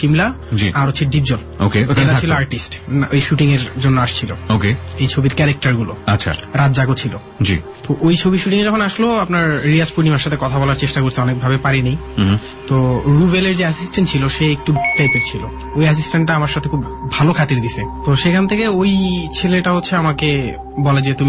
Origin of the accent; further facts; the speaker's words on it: Chittagong, Chittagong Division, Bangladesh; আমাদের গ্রামের বাড়িও কিন্তু চট্টগ্রাম হোম ডিস্ট্রিক্ট।